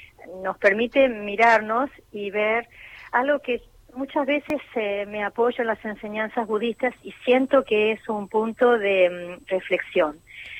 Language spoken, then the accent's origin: Spanish; Argentina; lo que nos está pasando como argentinos